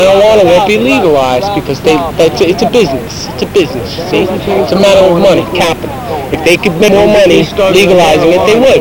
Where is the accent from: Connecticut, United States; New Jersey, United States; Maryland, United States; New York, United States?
New York, United States; Brooklyn; I come from Brooklyn, New York. That's why I love New York.